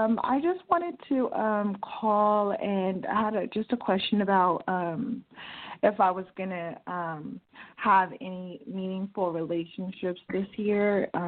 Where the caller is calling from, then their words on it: San Diego, California, United States; I'm calling from California, San Diego.